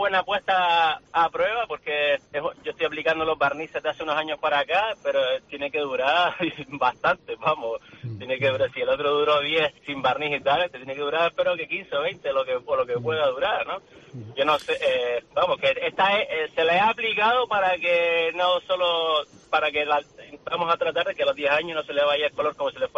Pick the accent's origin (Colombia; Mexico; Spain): Spain; Las Palmas, Canary Islands; porque somos de Las Palmas y para no estar trasladándonos